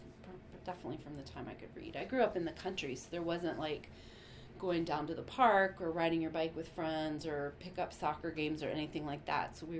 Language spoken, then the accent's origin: English; Virginia, United States; I grew up in Fauquier County, Virginia, in the southern part of the county, so it was about 20 minutes from like a town.